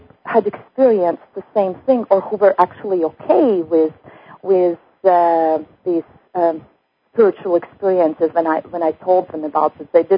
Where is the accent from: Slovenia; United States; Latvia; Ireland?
Latvia; Yeah, originally I come from Latvia